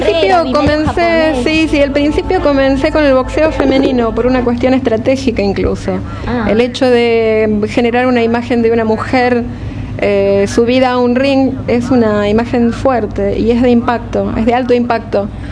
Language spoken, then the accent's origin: Spanish; Rosario, Santa Fe, Argentina; esta propuesta incluso arrancó conmigo en mi ciudad de origen, que es Rosario.